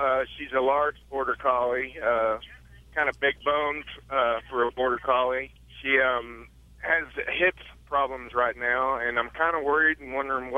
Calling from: Mount Pleasant, Iowa, United States; Actually, Mount Pleasant, Iowa. I'm just pulling into a Walmart distribution center.

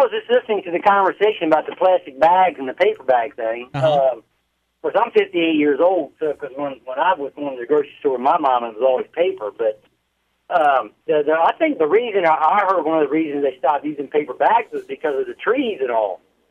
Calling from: Milford, United States

